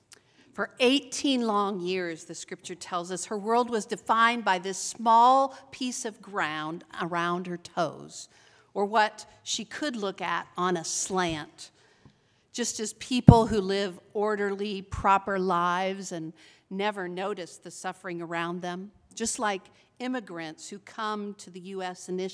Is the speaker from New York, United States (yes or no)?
no; Kansas, United States; It happened in a small town named Lindsberg, Kansas, which is just 14 miles from my hometown.